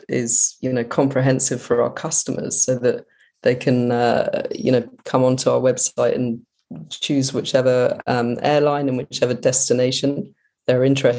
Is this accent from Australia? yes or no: no; United Kingdom; which, you know, really being British, I guess it made sense as well to start at home.